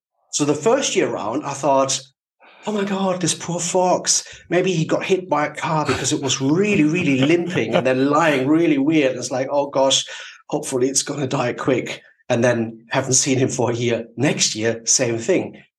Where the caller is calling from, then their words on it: South East England, United Kingdom; I live in a forest. I'm very lucky. It's in the Surrey Hills in the south of England, Europe.